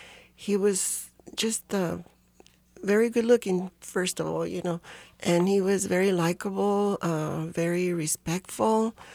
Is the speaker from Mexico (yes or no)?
yes; Mexico; English is a second language; now in United States; I couldn't speak English very well. When I came from Mexico, I couldn't speak a word of English.